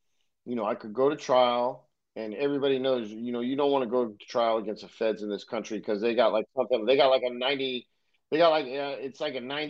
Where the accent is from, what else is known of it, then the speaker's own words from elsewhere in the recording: United States; I can speak critically about America because I'm an American, and there's a lot of advantages to this country